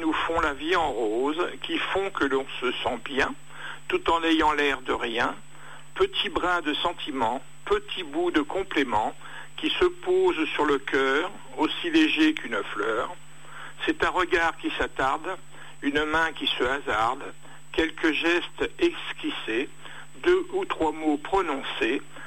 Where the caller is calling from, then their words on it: Île-de-France, France; je suis de Brie et je téléphone pour la première fois